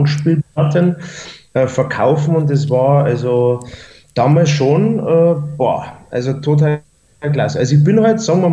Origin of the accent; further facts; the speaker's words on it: Traunstein, Bavaria, Germany; Traunstein.